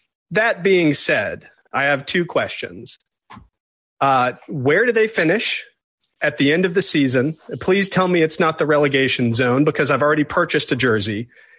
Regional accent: Lexington, Kentucky, United States; I'm from Lexington, Kentucky.

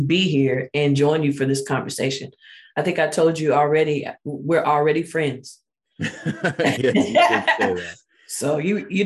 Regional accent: Oklahoma City, Oklahoma, United States; I am from Oklahoma City, born to a Christian family, born Christian, I say.

